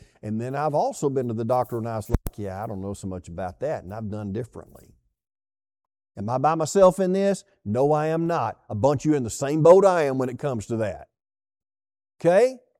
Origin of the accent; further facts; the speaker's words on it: Texas, United States; Now, I'm a Texan, okay?